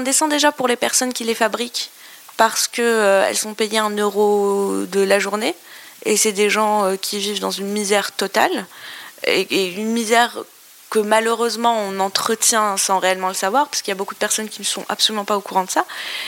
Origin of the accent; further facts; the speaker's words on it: Algeria; alors que je viens d'Algérie où le pain est posé à chaque repas.